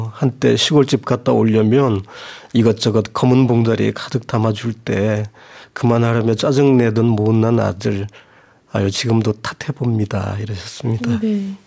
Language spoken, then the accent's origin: Korean; Namhae, South Gyeongsang, South Korea; 남해가 제 고향인데 특산물 중에 하나가 유자거든요.